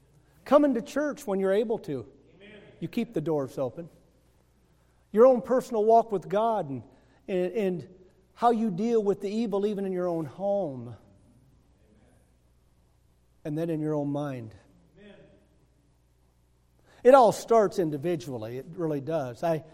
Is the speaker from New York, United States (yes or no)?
no; Kingsley, Michigan, United States; I know growing up in Kingsley, Michigan, though it's not like we were millionaires. I mean, I grew up in a trailer on some property outside of a little bitty town